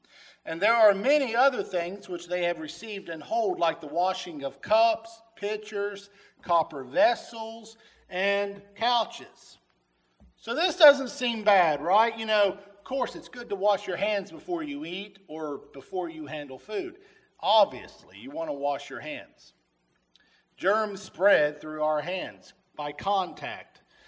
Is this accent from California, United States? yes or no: no; West Virginia, United States; My family has had many traditions over the years as I grew up in West Virginia